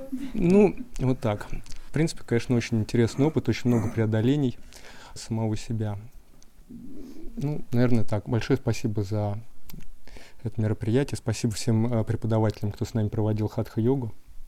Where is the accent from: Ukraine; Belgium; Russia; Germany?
Belgium; Brussels, Brussels-Capital Region; Я приехал из Бельгии, из Брюсселя.